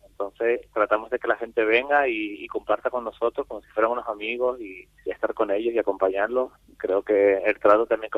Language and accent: Spanish; La Orotava, Canary Islands, Spain; en el norte, que yo soy de la Orotava